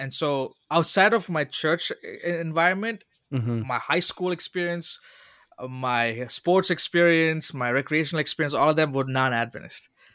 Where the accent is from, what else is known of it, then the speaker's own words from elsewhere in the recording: Sri Lanka; also born or lived in Oman; Even growing up in Sri Lanka and Oman, the moment where something comes up, like a new hit or a new single in the billboards, we got it in Oman. We got it in Sri Lanka.